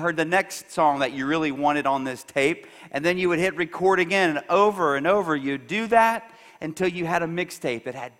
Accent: Buda, Texas, United States; I grew up in the Buda area. This was back when Buda only had one elementary school.

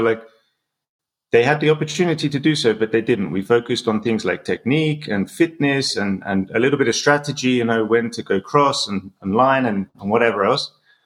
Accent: England, United Kingdom; I grew up in England, just outside of London

